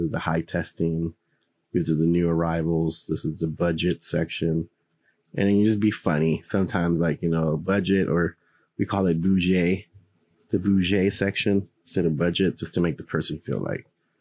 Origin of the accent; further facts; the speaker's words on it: Houston, Texas, United States; hang out with other guys that have the same stuff and be like, yeah, we're from Houston, you know. Over here, it's a little different.